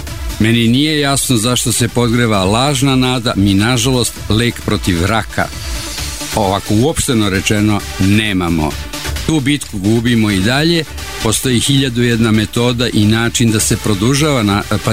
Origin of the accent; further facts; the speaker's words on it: Serbia; Za naše bivše republike i mnoge države traže i vize, ali nas Srbe posebno vole i primaju te kao najvećih prijatelja